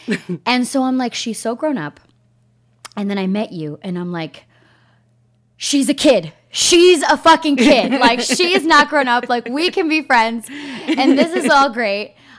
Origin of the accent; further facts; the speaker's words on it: East Coast, United States; and I'm from Colombian heritage, and I grew up in the East Coast.